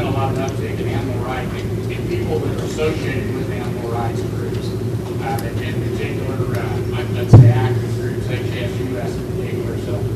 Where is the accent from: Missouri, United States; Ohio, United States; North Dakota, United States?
Missouri, United States; I'm from Missouri. You might recall a couple of years ago that Missouri, our commercial kennel industry there was suffering political attack